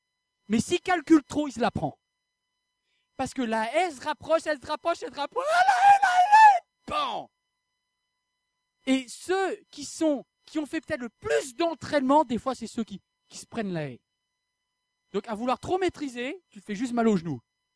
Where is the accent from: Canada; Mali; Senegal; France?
France; Brittany; Moi, je viens de Bretagne, je sais ce que c'est.